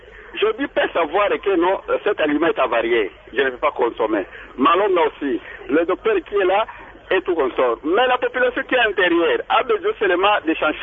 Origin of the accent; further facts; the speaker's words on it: Bandundu, Kwilu, DR Congo; je vais vous raconter un événement qui s'était passé là chez moi à Bandounouville.